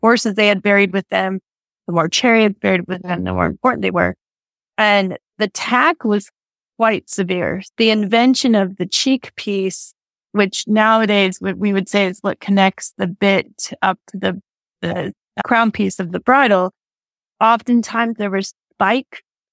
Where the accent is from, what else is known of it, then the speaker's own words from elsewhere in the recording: Colorado, United States; I grew up in Colorado.